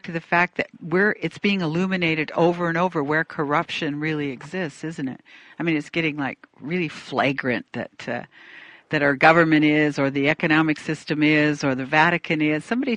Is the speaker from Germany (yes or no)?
no; Canada; now in United States; I'm not actually American, I'm Canadian, but I am here now, so I kind of am American.